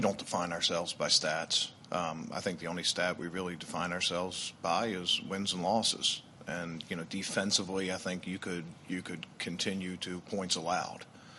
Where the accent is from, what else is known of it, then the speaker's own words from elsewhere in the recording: Baltimore, Maryland, United States; I mean, I grew up in Baltimore, but I love the Vikings because I like those two guys.